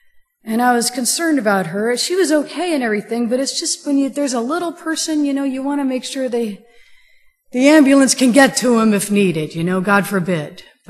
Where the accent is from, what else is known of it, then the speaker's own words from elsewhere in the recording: Ohio, United States; We're from Ohio. The first thing we did when we saw that snow was start shoveling ourselves out.